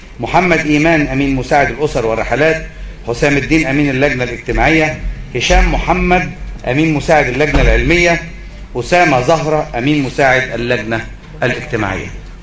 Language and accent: Arabic; Egypt; نفخر كمصريين